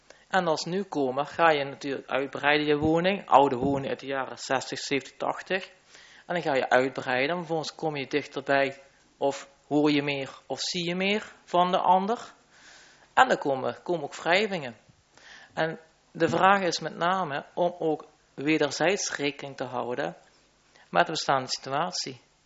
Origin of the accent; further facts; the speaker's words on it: The Hague, South Holland, Netherlands; now in South Limburg, Netherlands; Ik als Haagse dame, hakken schoenen, kom hier in een mooie Zuid-Limburgse wonen.